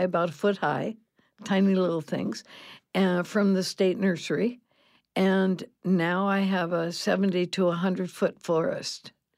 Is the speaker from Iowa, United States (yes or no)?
yes; Iowa, United States; It was made by a little company in Davenport, Iowa, and I'm from Iowa.